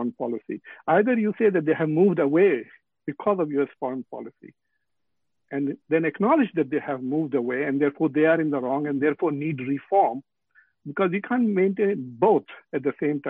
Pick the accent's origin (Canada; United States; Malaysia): United States; I am an American, Yasser Qadhi is an American. So it is our ideas which are part of American ideas.